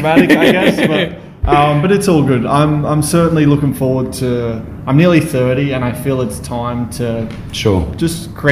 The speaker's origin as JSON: {"language": "English", "town": "Perth", "region": "Western Australia", "country": "Australia", "tie": "born or raised there", "said": "growing up in Perth, for example, like we always had pretty good weather. You grow up close to the beach."}